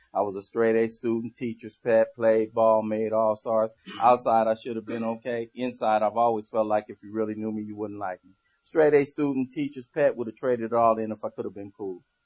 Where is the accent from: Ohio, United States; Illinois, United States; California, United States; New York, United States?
California, United States; Los Angeles; you know, I grew up in South Central. I grew up in the heart of Watson.